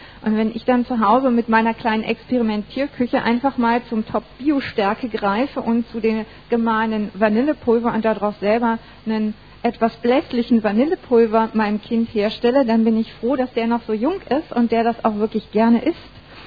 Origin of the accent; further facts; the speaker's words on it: East Germany, Germany; Ich komme ja nur aus dem Osten von Deutschland